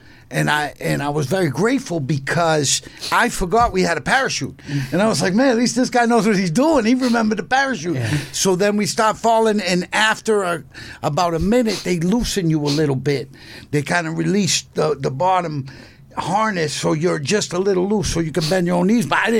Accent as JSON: {"language": "English", "town": "Miami", "region": "Florida", "country": "United States", "tie": "born there", "said": "I was born in Miami, Florida."}